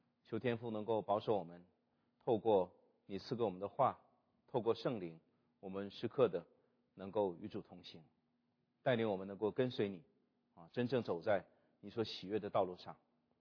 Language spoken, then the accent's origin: Chinese; China; 这个我们中国人讲的说，你不以这个背景论英雄哈啊。